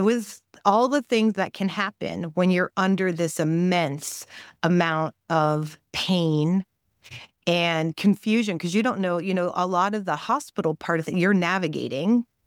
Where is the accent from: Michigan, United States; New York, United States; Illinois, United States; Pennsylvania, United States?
Pennsylvania, United States; Pittsburgh; I'm from Pittsburgh, Pennsylvania. So they had us all there.